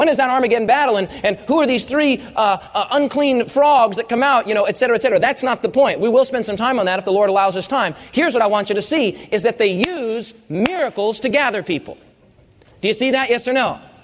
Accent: Rapid City, South Dakota, United States; I was from Rapid City, South Dakota.

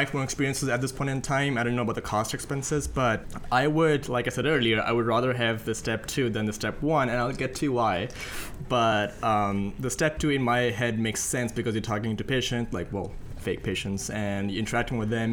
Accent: Pakistan; The good old land of Pakistan.

